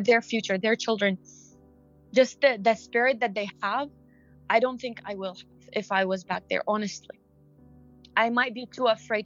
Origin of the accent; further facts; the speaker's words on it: Iraq; I have never been so proud to say that I'm from Iraq than now.